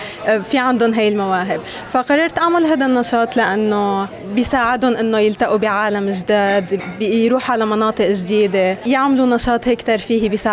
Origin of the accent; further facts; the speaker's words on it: Aleppo, Aleppo Governorate, Syria; also born or lived in Lebanon; now in Australia; بال 2015 طلعت من سوريا بسبب الحرب بحلب، وكان الوضع كتير خطر وهيك، فرحت على لبنان بقيت هونيك شي 2.5 سنين وبعدين قدمنا على أستراليا أنا وأهلي وصلنا بال 2018.